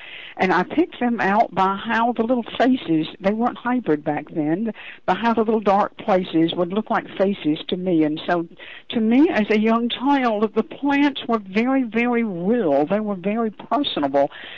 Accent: Deep South, United States; born there; I was born in the Deep South

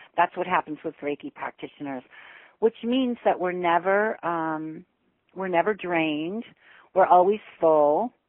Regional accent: Danbury, Connecticut, United States; Well, I grew up in Danbury, Connecticut, in a very simple family and a very simple neighborhood.

